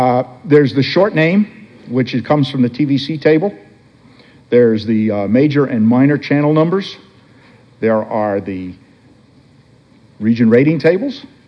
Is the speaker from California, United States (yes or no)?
no; New Jersey, United States; I'm from New Jersey. I'm outside of Philadelphia.